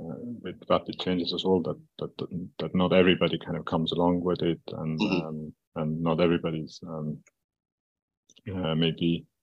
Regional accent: Estonia; the strength of growing up in Estonia and having that place and now being back here

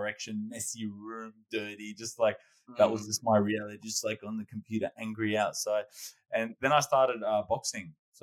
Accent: Sydney, New South Wales, Australia; So I grew up in Western Sydney. By the age of 8, my parents got a divorce and I was raised by a single mother.

